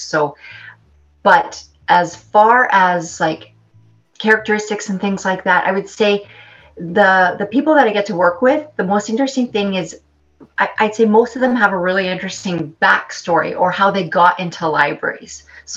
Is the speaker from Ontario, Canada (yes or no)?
no; Winnipeg, Manitoba, Canada; now in Edmonton, Canada; I'm a proud member of the Red River Métis, and I'm originally from Winnipeg, Treaty One territory, but I've made Edmonton my home for, oh my goodness, for over 25 years. So I did move to Edmonton in the fall of 1996